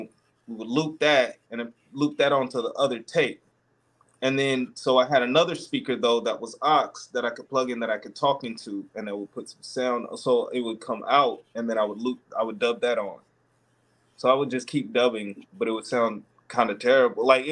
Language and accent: English; Arizona, United States; And I really grew up a lot in West Arizona, and growing up in West Arizona, it was normal.